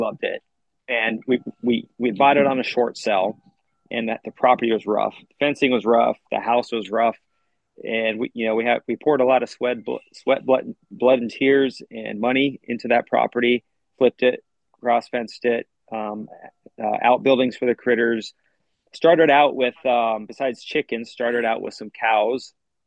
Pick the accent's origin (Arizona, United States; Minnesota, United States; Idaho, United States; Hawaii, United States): Idaho, United States; So I grew up in North Idaho. I joined the military right after high school